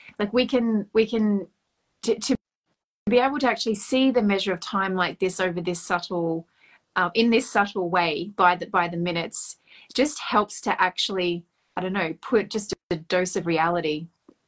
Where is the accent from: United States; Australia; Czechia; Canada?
Australia; That to me as an Australian is bizarre because I'm so used to it, setting later.